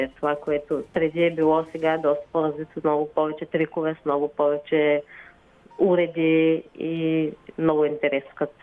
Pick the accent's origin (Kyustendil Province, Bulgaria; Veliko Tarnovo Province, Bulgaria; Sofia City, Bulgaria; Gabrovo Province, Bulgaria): Gabrovo Province, Bulgaria; Gabrovo; Бях в Габрово. Аз съм си от Габрово родом и там видях за пръв път.